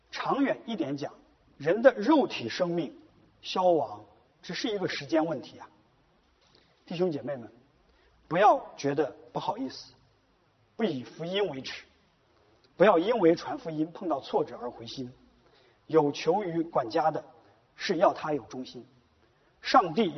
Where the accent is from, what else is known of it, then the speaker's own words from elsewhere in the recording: Zhengzhou, Henan, China; moved away as an adult; 我是生在长在河南郑州，18岁上大学的时候离开